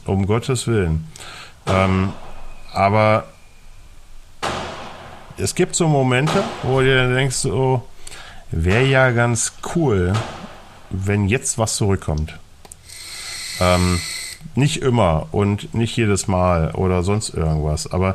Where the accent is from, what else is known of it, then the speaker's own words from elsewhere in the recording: East Germany, Germany; ich bin Ossi.